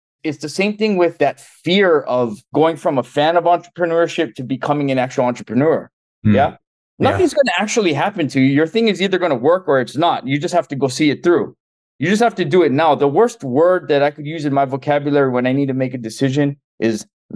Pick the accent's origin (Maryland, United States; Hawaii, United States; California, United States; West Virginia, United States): Hawaii, United States; Honolulu; So I'm from Honolulu, Hawaii.